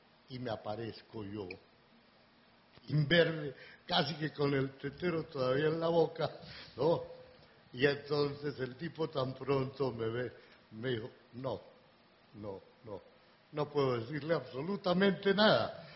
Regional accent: Colombia; del entusiasmo, de la berraquera, como dicen en mi tierra, que vayan a escribir la historia de este mundo, de esta Colombia

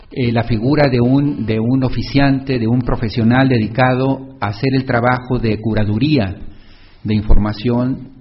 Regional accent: Mexico; el reducido espacio público que existe en mi país. Los medios digitales y la llamada blogósfera constituye, por otra parte, un espacio en donde se está formando una nueva conversación pública. Y me limito a dos ejemplos muy recientes en México.

